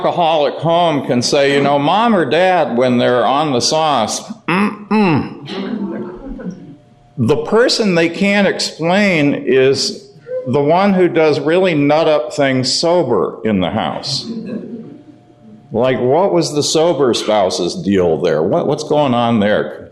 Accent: Phoenix, Arizona, United States; I grew up in Phoenix, Arizona, joined Al-Anon in 1987.

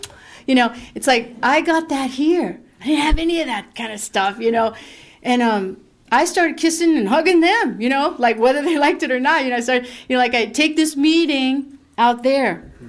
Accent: Pasadena, California, United States; And I come from Pasadena on Greenwood Street, South Greenwood.

